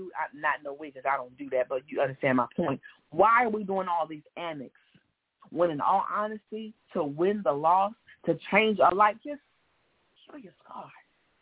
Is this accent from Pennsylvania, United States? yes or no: yes; Philadelphia, Pennsylvania, United States; Look, I'm from Philadelphia, right? I go home to eat my Philly cheesesteak.